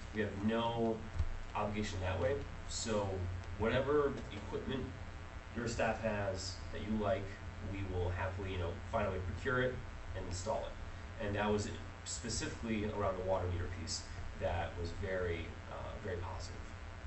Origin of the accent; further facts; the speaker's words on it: Quad Cities, Illinois, United States; you know, I'm a lifelong Illinois resident, these pressures are something I see everywhere I go. I'm from the Quad Cities, and they're a shrinking Rust Belt community.